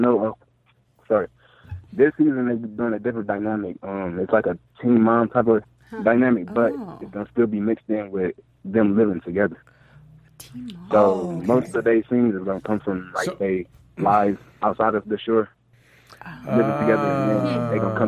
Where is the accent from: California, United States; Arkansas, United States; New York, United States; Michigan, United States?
Michigan, United States; No, I'm from Michigan, actually.